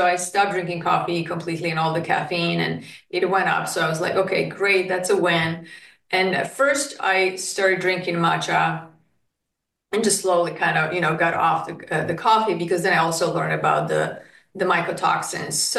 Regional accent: Slovakia; now in United States; and I know peanuts are really popular in the United States that were not in Slovakia where I come from. I grew up on Nutella and hazelnuts.

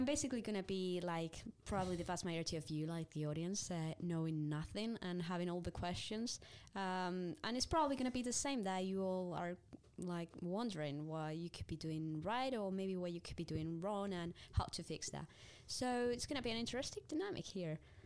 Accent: Spain; I'm from Spain and I'm a trail runner.

